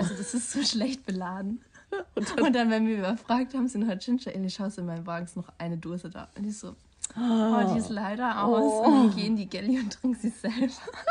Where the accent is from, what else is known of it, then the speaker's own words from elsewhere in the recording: Austria; Das gab es bei uns in Österreich nicht.